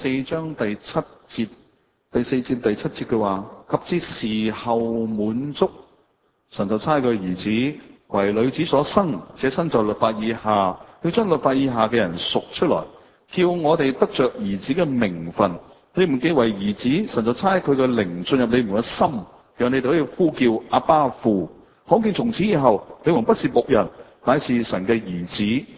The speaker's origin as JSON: {"language": "Cantonese", "country": "Hong Kong"}